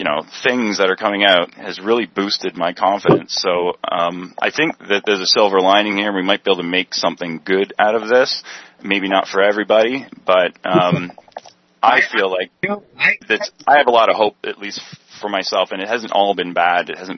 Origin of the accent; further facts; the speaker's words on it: London, Ontario, Canada; You're listening to Fakeologist … from London, Ontario